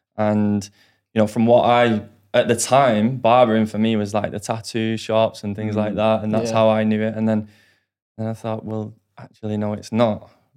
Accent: Bolton, North West England, United Kingdom; I'm from Bolton. So a small town just outside of Manchester.

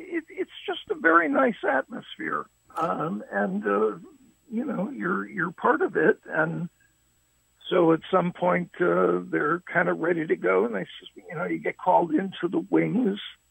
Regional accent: Waterbury, Connecticut, United States; I'm from Waterbury originally, and, you know, I went to the Palace Theater to see movies growing up.

